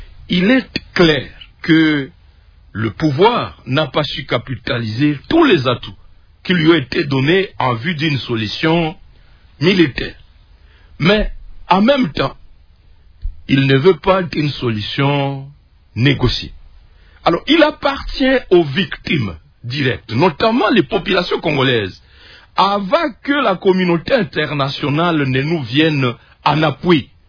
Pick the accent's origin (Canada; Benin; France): Benin; Alors que moi, je viens de Bénin.